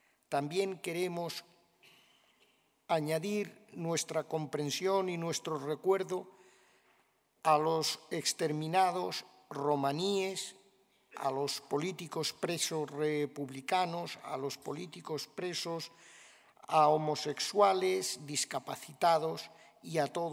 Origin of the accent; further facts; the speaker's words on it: Spain; Como españoles judíos, estamos complacidos por el papel de nuestro país en esta alianza.